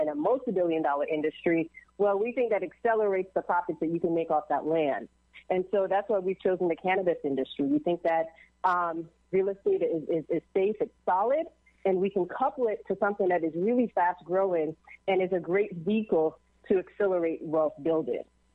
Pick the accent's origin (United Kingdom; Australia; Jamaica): Jamaica; I am from Jamaica, yes.